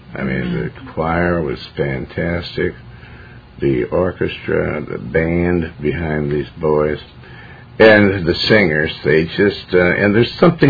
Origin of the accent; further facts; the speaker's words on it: Montana, United States; We went through Oregon, Washington, and all throughout the different places that I was raised in Montana.